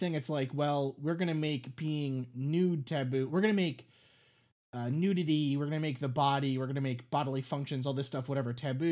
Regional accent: New York City, New York, United States; So I grew up in New York City, and there's a huge population, there is a sizable population, much more sizable than in other parts of the country, the United States, of Hasidic, various sects of Hasidic Jews, right?

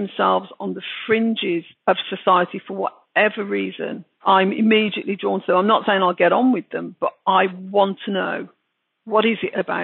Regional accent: Birmingham, West Midlands, United Kingdom; accent: Brummie; And of course, I just sound English. You know, I just sound like a British person, a Brummie. And I very much felt a Brummie as well.

